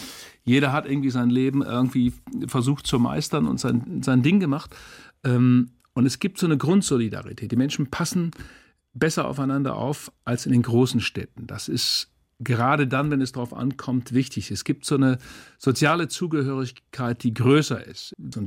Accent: Twistringen, Lower Saxony, Germany; Meine Heimat heißt Twistringen. Das liegt bei Bremen

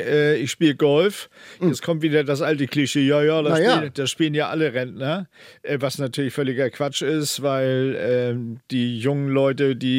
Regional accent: Hamburg, Germany; Ja, Großlottbek sagt es schon, da bin ich aufgewachsen. Ich bin früher immer mit meinem Fahrrad ganz viel an die Elbe gefahren.

